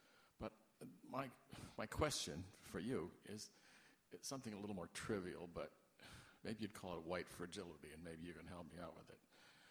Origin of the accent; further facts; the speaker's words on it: San Francisco, California, United States; from San Francisco.